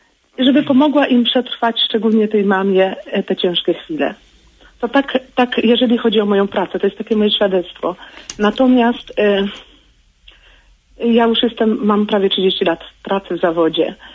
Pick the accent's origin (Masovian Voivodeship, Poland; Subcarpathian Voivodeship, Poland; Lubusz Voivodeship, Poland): Subcarpathian Voivodeship, Poland; Jestem z Podkarpacia